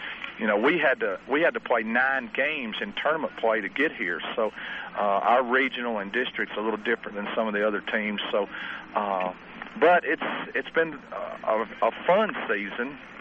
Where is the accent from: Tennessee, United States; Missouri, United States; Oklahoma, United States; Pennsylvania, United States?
Tennessee, United States; Nashville; now in Gallatin, United States; I grew up in Nashville, and I live in Gallatin now